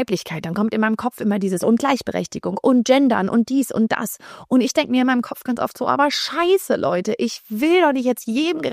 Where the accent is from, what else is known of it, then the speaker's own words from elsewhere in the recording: Germany; now in abroad; Ich wohne in Spanien.